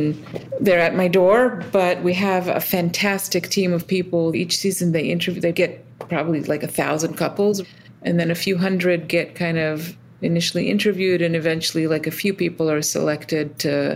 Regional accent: Israel; moved away as an adult; now in United States; I was born in the States and then moved to Israel as a kid and then lived in a few other places, and then ultimately came back to the States for grad school.

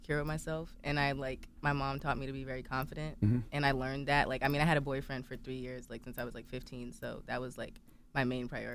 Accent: Brooklyn, New York, United States; Because I'm from Brooklyn and that's how like everybody.

